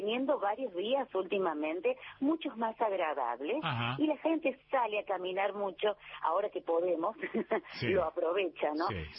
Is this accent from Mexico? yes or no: no; Córdoba, Argentina; born there; now in Catamarca, Argentina; yo nací en Córdoba, volvimos a Catamarca, después volví de nuevo a Córdoba y ahora vivo en Catamarca Capital.